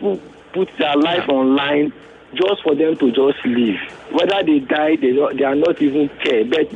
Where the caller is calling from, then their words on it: Lekki, Lagos, Nigeria; I'm calling from Lekki at the moment.